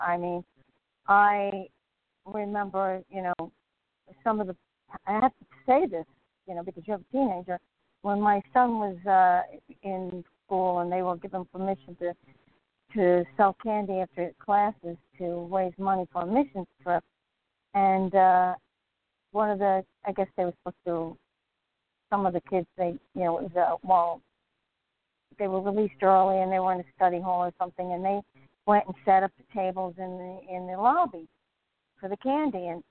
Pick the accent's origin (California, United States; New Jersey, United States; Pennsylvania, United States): New Jersey, United States; now in Pensacola, United States; I came from New Jersey where nobody was a born-again Christian